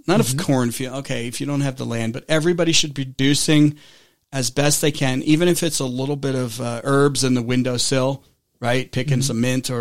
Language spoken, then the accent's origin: English; New York, United States; But I'm used to New York. I'm from New York originally, and bagels are good.